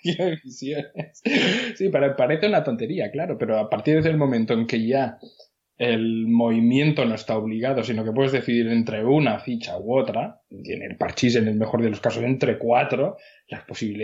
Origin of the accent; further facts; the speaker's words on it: England, United Kingdom; Spanish is a second language; Siendo inglés, no la había oído en mi vida.